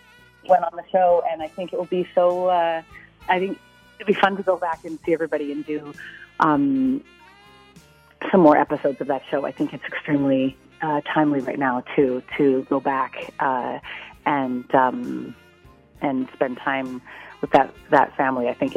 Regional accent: Canada; I skied because I grew up in Canada

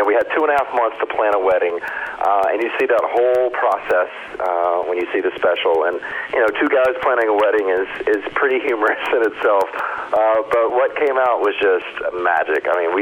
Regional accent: Mississippi, United States; And, you know, I'm from Mississippi, so to be able to walk down the aisle with my mom and dad on each arm

